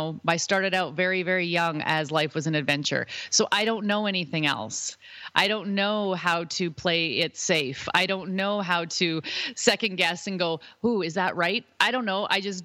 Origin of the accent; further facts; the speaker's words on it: Ontario, Canada; When I was 6, my parents got separated, and I grew up in Ontario, Canada, so on the East Coast.